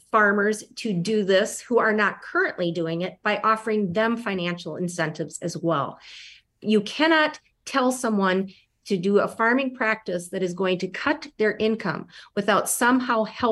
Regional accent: Gays Mills, Wisconsin, United States; I'm from Gays Mills. I live in Gays Mills. I'm going to die in Gays Mills.

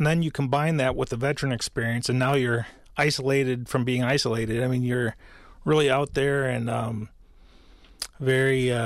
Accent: Madison, Wisconsin, United States; I have a strong Native identity. When I was a child, I was born and raised here in Madison.

